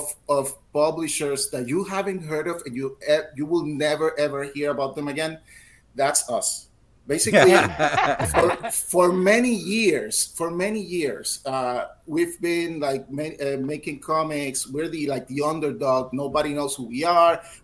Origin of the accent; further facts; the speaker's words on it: Puerto Rico; I'm from Puerto Rico